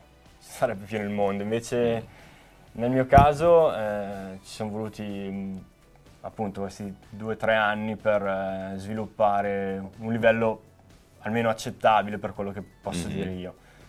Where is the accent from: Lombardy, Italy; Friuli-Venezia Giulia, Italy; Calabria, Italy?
Lombardy, Italy; Bergamo; Ci chiamiamo Earthbeat Interactive e siamo basati a Piacenza, però ci sono io che vengo da Bergamo